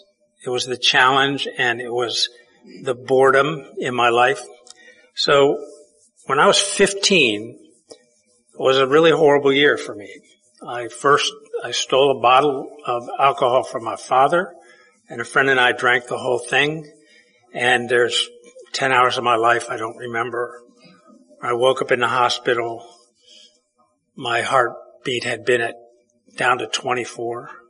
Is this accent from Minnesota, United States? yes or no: no; Wooster, Ohio, United States; I grew up in Worcester, Ohio, small town, you know, had everything that I needed, but I was always bored to death.